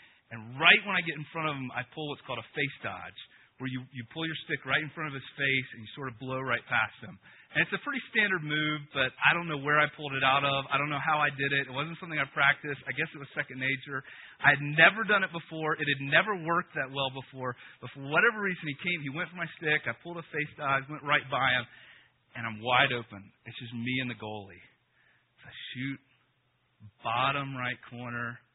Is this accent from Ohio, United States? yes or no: no; Chapel Hill, North Carolina, United States; I grew up in North Carolina, Chapel Hill, North Carolina, and it was a while ago, but they still had lacrosse.